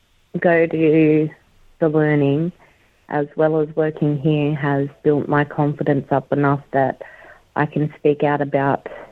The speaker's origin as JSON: {"language": "English", "region": "New South Wales", "country": "Australia", "said": "I'm a 36-year-old Aboriginal woman. I come from the Kamilaroi Nation. I have a lot of family in Inverell and Moree and all over New South Wales."}